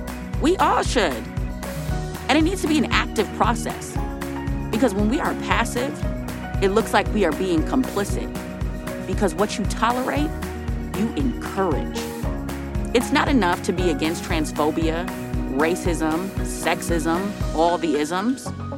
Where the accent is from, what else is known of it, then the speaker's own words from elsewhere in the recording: Minneapolis, Minnesota, United States; This past month, Still Kicking was able to give away 360 Cokes to kids in North Minneapolis. That's my hometown.